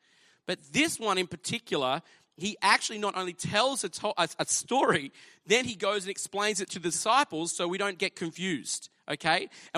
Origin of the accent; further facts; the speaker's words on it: Toowoomba, Queensland, Australia; I grew up in Toowoomba